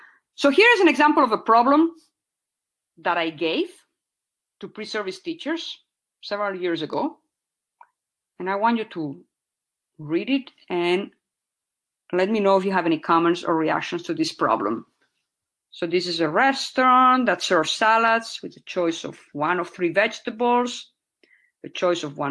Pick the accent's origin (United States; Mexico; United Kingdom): Mexico; English is a second language; in many countries, like where I grew up and in Mexico, the students stay in the room and the teachers are the ones who move.